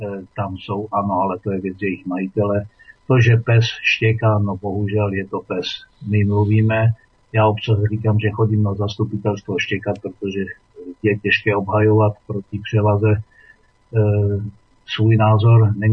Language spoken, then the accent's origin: Czech; Ostrava, Moravian-Silesian Region, Czechia; já jsem Ostravák